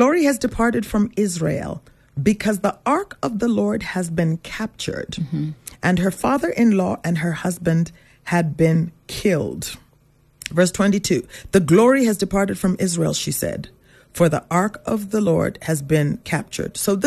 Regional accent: Canada; also born or lived in United States; because I grew up in Canada and I grew up in the States.

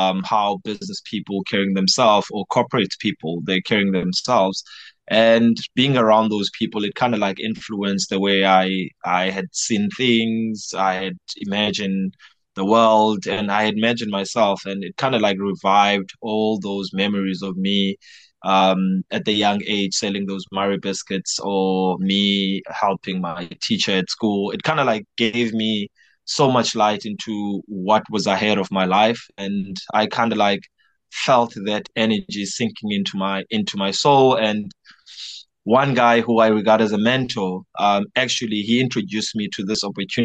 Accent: Khayelitsha, Western Cape, South Africa; a part of me growing up in Ekhayelitsha, where I was actively involved in sports.

